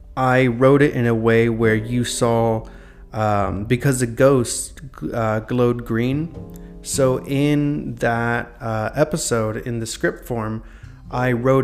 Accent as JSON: {"language": "English", "region": "North Carolina", "country": "United States", "tie": "born or raised there", "said": "You know, I grew up in North Carolina, so rainy weather all the time. I loved it."}